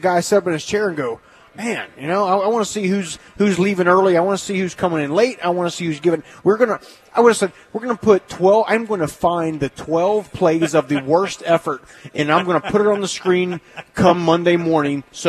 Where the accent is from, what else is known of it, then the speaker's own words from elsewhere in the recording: Cincinnati, Ohio, United States; a kid growing up in Cincinnati idolizing Tim Crumry now.